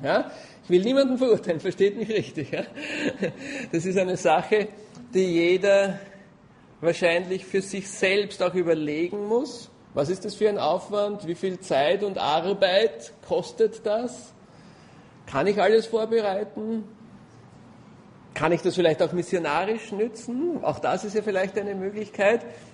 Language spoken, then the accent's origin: German; Austria; Ich kenne das da bei uns in Österreich eigentlich nicht so.